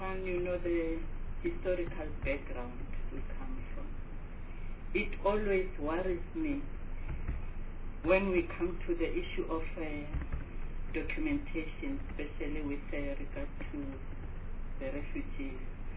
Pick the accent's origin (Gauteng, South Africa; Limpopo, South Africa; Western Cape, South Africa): Gauteng, South Africa; I'm from Gauteng